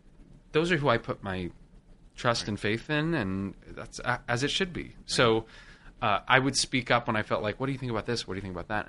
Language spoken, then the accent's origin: English; Washington, United States; I'm from Washington State.